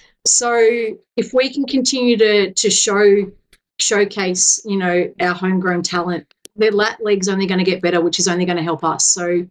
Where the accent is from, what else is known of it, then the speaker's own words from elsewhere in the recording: Australia; now in New Zealand; I forget that I'm Australian when I'm around the group. I'm all in the Kiwi.